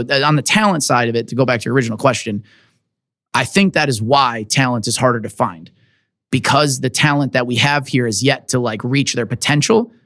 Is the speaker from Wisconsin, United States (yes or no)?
yes; Milwaukee, Wisconsin, United States; we moved back to like my hometown and we like made a difference.